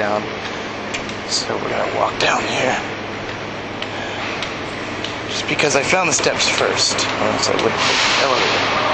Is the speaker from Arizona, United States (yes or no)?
yes; Casa Grande, Arizona, United States; now in Los Angeles, United States; I am Hispanic. I'm totally blind. I've been totally blind since birth. I was born in Arizona, Casa Grande, Arizona, or Casa Grande. I went to a school for the blind in Tucson.